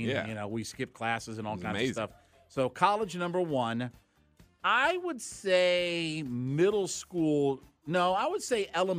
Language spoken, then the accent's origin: English; Ohio, United States; growing up in Ohio, we didn't get a whole lot of Freebirds.